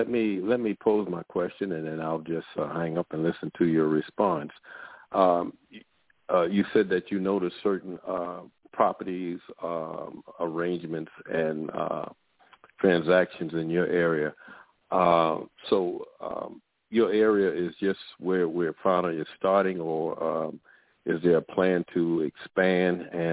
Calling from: Miami, Florida, United States; I'm calling from the Miami, Florida area.

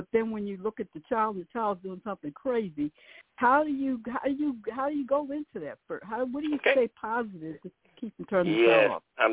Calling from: Maryland, United States; I'm calling from Maryland

